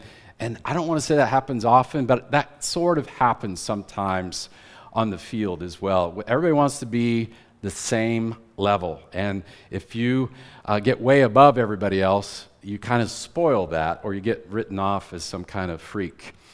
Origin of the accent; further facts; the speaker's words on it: Iowa, United States; And in our case, you know, I'm from Iowa. That's, for those of you who don't know geography, that's north, in the north part of the United States.